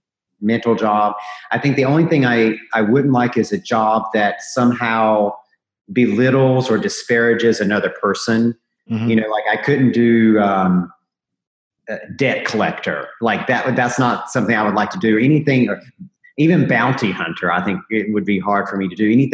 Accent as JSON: {"language": "English", "region": "the South", "country": "United States", "tie": "born or raised there", "said": "I grew up in the South and evangelical"}